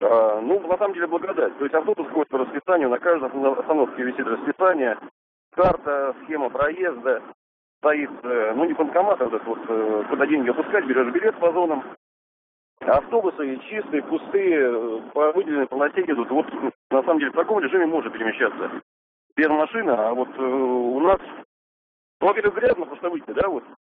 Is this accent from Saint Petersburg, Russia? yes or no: yes; Saint Petersburg, Russia; я из Петербурга.